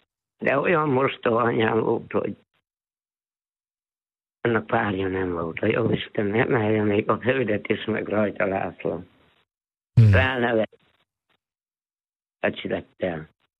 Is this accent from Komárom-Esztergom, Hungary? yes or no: no; Újfehértó, Szabolcs-Szatmár-Bereg, Hungary; 9 kilométer messziről Újfehértó mellett az Erdődi tanyán laktunk egy tanyán ott, és hát én ott születtem a szalmakadar tövébe